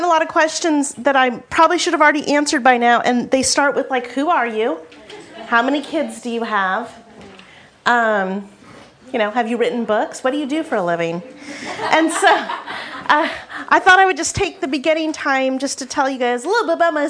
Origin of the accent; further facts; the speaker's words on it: San Diego, California, United States; So I am from San Diego.